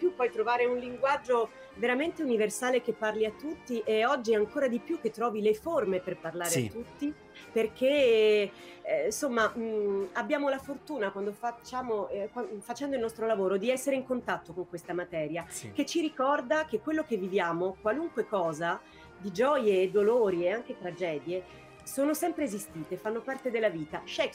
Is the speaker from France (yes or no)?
yes; France; now in Italy; Sono una francese in Italia, arrivata qua, lì ero, insomma, un mix, sempre un mix